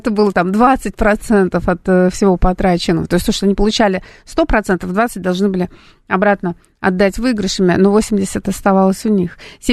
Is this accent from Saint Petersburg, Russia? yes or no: yes; Saint Petersburg, Russia; now in Moscow, Russia; поскольку иногородняя, я из Санкт-Петербурга, и мне, я жила в арендной квартире